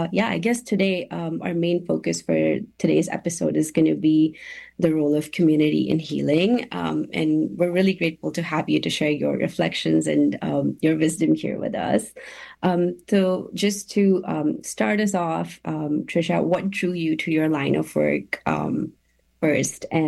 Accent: India; now in Canada; I'm from India and I finished my degree here at Simon Fraser University in December 23

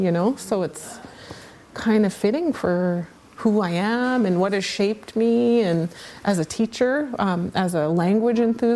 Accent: Skidegate, British Columbia, Canada; from Skittigat.

